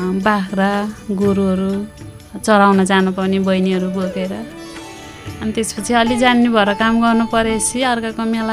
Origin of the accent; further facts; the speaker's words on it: Masfat, Gandaki Province, Nepal; born there; मेरो जन्म 2039 भएको अनि जन्मस्थान चाहिँ पर्वत मासफाट गाविस अहिले चाहिँ जलजला गाविस भनेर चिनिन्छ पहिला चाहिँ मासफाट पर्वतमा भएको